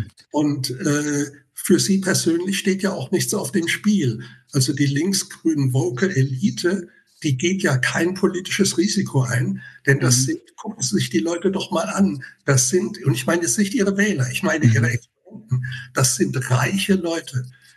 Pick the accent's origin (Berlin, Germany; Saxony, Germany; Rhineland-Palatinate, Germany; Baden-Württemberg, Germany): Rhineland-Palatinate, Germany; Ludwigshafen; Und ich habe das gerade an einem Beispiel in meiner Heimatstadt Ludwigshafen versucht deutlich zu machen